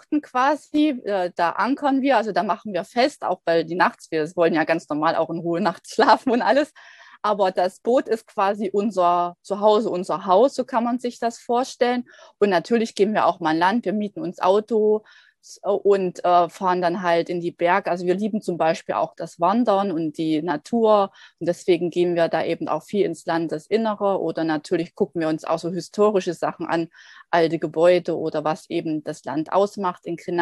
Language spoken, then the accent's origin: German; Erfurt, Thuringia, Germany; now in Guadeloupe; ursprünglich komme ich aus Erfurt, also aus Thüringen, also beziehungsweise aus der Nähe aus Erfurt. Und jetzt gerade bin ich auf Guadeloupe, das ist in der Karibik, und lebe hier mit meinem Mann auf unserem Segelboot.